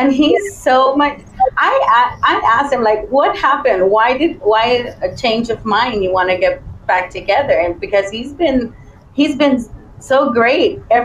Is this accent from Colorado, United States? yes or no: no; San Antonio, Texas, United States; Well, I'm starting from San Antonio, Texas. I'm from San Antonio, Texas.